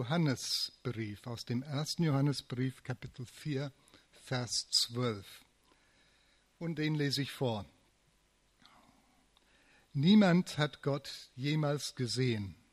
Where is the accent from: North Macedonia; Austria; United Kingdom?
United Kingdom; England; now in Germany; Ich muss sagen, es gibt zwei Dinge, mindestens, die in Deutschland besser laufen als in England, wo ich herkomme.